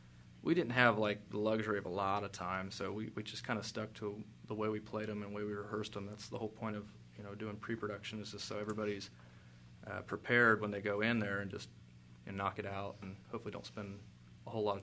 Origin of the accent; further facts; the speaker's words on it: Madison Township, Ohio, United States; Now, all of us grew up together. We're all from Madison Township out near Germantown.